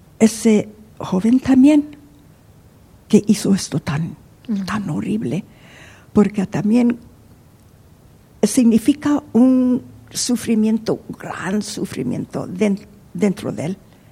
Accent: Mexico; Spanish is a second language; Porque tengo que aceptar que soy mexicana, pero no hablo el español muy bien.

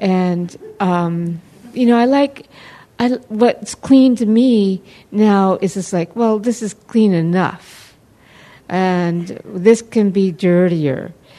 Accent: California, United States; as a Californian, I feel it's a catastrophe.

